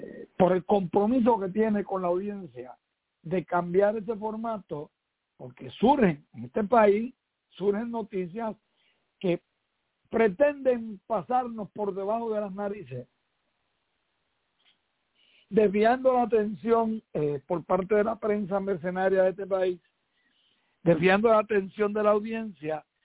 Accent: Vega Alta, Puerto Rico; born there; yo tengo 79 años. Yo nací en Vega Alta, a la orilla de la playa prácticamente

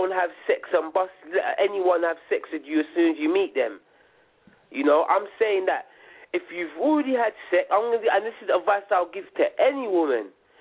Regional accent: United Kingdom; because I'm from Britain

